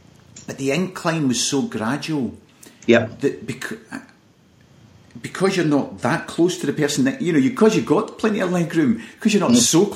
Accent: Glasgow, Scotland, United Kingdom; being a Glaswegian

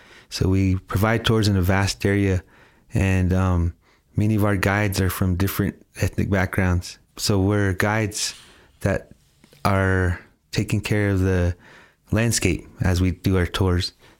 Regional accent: Kayenta, Arizona, United States; And I come from, I was raised in Kent, Arizona. So Monument Valley is where I grew up, backyard.

